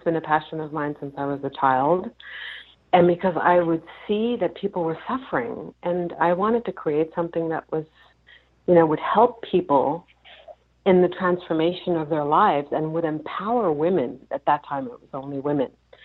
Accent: Germany; Well, I was born and raised in Germany.

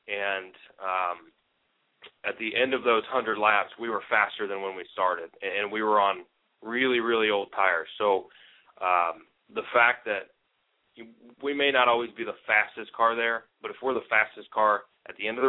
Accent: Indianapolis, Indiana, United States; also born or lived in Iowa; when I was growing up, when we moved to Indianapolis from Iowa, the first races that I came to were at Lucas Oil Raceway.

